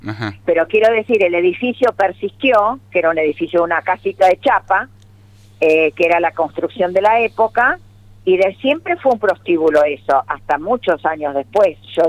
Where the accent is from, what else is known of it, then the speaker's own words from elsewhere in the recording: Puerto San Julián, Santa Cruz, Argentina; yo nací en Puerto San Julián, soy nacida en Puerto San Julián y toda mi vida, por cuestiones de que no había desarrollo educativo, bueno, estudiaba en Río Gallegos, pero siempre estuve en contacto con San Julián por muchos años.